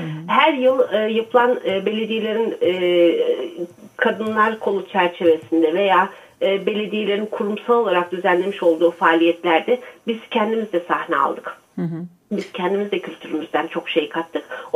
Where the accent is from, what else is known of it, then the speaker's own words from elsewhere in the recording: Bergama, İzmir, Turkey; 89 yılında evlendikten sonra buraya geldik. İzmir'den geliyorum ben. Bergamalıyım. Bergama'dan